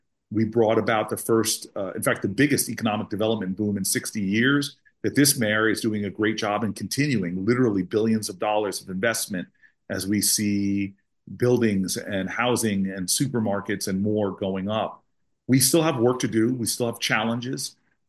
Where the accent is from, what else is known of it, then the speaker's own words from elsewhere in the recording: New Jersey, United States; I grew up in Bergen County. I didn't come to Newark until the 90s.